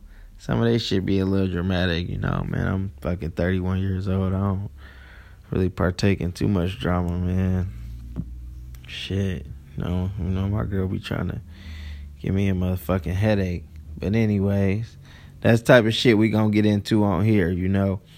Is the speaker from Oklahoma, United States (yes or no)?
no; Ann Arbor, Michigan, United States; But shit, I'm from Ann Arbor, Michigan.